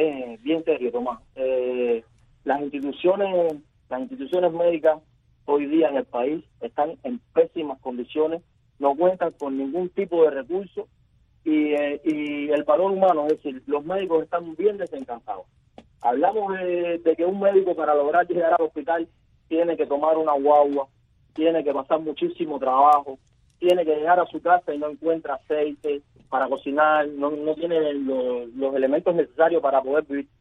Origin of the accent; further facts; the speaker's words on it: Cuba; las personas y los que estamos sufriendo somos el pueblo de Cuba